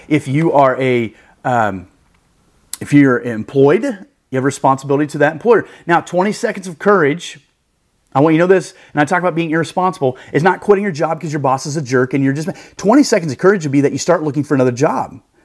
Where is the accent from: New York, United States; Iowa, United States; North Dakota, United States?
Iowa, United States; moved away as an adult; now in Indianapolis, United States; You know, when I moved to Indianapolis, I'm from Iowa.